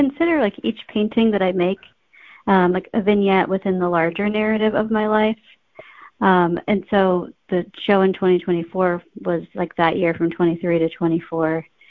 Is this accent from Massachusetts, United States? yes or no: no; Texas, United States; So I grew up in Texas, and that's where I met my teacher, Yannick, in high school